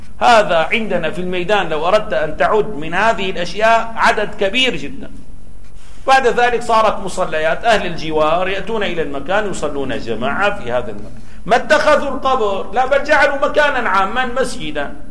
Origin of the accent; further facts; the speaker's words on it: Damascus, Damascus Governorate, Syria; عندنا في دمشق كانت كتاتيب، يعني ما أماكن يدرس فيها للطلاب العلم